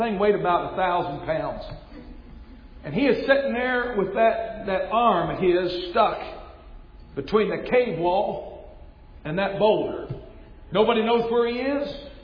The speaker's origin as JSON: {"language": "English", "region": "Kentucky", "country": "United States"}